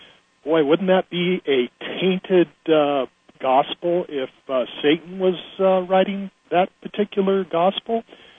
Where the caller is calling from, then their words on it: Montana, United States; I'm calling from Montana.